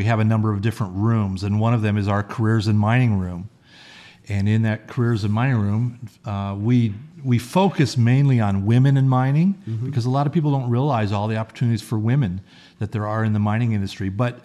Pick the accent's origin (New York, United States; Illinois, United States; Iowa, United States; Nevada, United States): Nevada, United States; Las Vegas; I was grimacing a little because I'm an East Coast or an East Side boy. Oh. I grew up on the East Side. I was born and raised here as well.